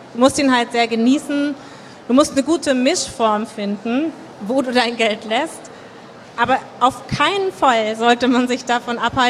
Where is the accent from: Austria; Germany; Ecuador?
Germany; Hamburg; wir als Hamburger wissen, wie das ist.